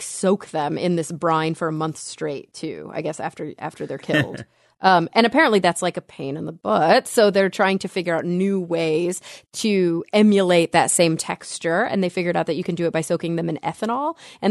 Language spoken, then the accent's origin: English; Texas, United States; I grew up in Texas. I didn't have access to good seafood.